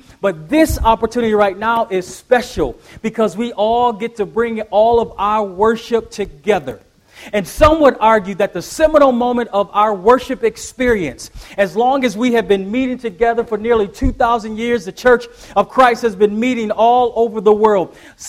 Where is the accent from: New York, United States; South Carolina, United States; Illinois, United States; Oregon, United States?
New York, United States; Buffalo; I grew up in Buffalo, New York, grew up at the Linwood Congregation.